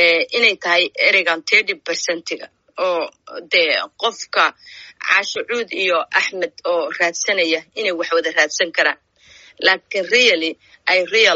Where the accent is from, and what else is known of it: Garowe, Nugal, Somalia; born or raised there; also born or lived in Mogadishu